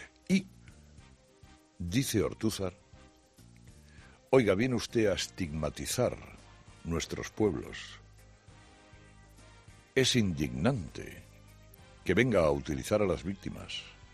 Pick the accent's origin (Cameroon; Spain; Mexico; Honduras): Spain; Basque Country; Pues aquí somos los vascos así, ¿eh?